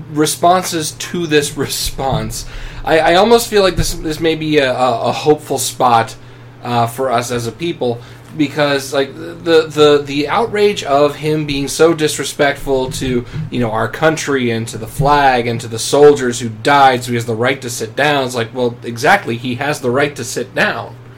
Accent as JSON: {"language": "English", "region": "Pennsylvania", "country": "United States", "said": "I had to head back to, Pennsylvania because life"}